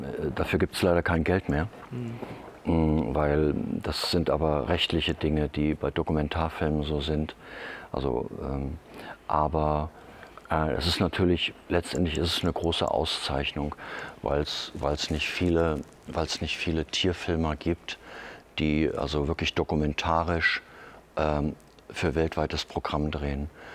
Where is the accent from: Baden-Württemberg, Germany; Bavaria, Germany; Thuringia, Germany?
Thuringia, Germany; Gotha; Gotha ist meine Heimatstadt. Ich fühle mich der Stadt nach wie vor sehr verbunden. Ich mache ja auch einiges für Gotha. Und ich habe die Stadt auch erlebt, eben von Kindheit an im Wandel.